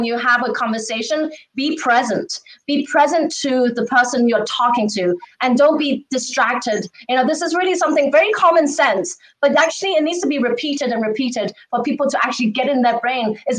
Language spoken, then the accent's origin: English; England, United Kingdom; moved away as an adult; now in United States; I grew up in England. I studied in a British boarding all-girls school. My family's in Hong Kong